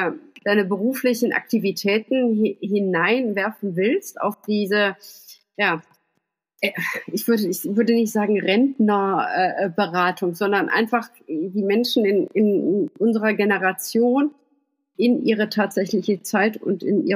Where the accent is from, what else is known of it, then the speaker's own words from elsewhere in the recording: Germany; Also sind wir als Deutsche da irgendwie so ein bisschen Weltmeisterinnen darin, uns selber runterzuziehen mit solcher Art von Wortfindungen?